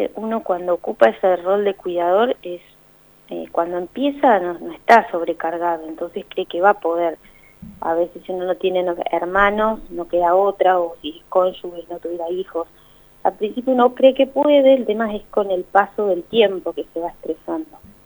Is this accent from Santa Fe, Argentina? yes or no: no; Bolívar, Buenos Aires Province, Argentina; born there; now in Neuquén, Argentina; En realidad yo nací en Bolívar, soy de la provincia de Buenos Aires y vivo acá hace muchísimos años.